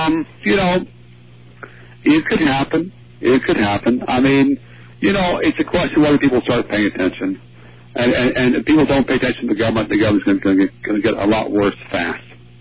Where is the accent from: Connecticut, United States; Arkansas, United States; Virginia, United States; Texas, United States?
Virginia, United States; even though he was born in my home state of Virginia.